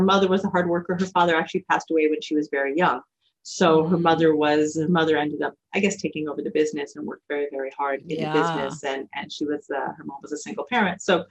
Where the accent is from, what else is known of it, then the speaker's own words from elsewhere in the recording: United States; I grew up in the United States.